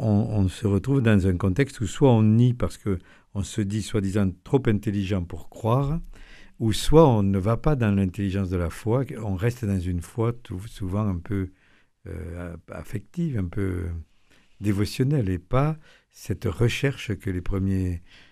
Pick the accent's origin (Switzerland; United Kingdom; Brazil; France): France; Pyrenees; je suis un Pyrénéen d'origine, donc... Pour nous, déjà, le nord de la Garonne, c'est compliqué.